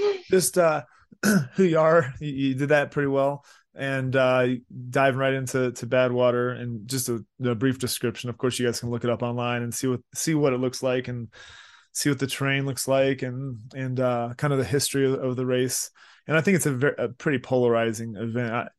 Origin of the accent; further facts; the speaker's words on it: Florida, United States; Like, I grew up in South Florida